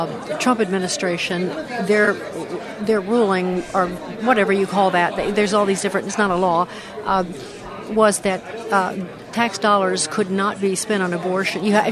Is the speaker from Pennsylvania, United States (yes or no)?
no; Illinois, United States; He's from my home state, and I'm from Southern Illinois.